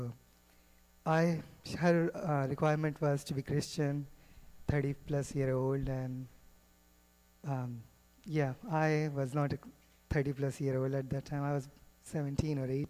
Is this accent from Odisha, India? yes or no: no; New Delhi, Delhi, India; I grew up in New Delhi. It's the capital city of India. It has the population more than Canada has. And it's smaller than GTA area combined. I grew up as a Hindu.